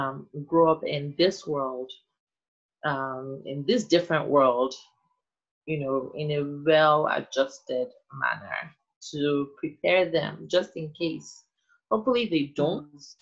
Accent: Nigeria; if we grew up in Nigeria, it's a much different way of growing up than, you know, the black people that grew up here

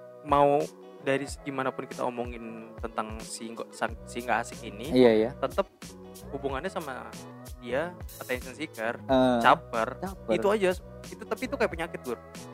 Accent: Java, Indonesia; Bukan, jauh banget, gue orang Jawa bang.

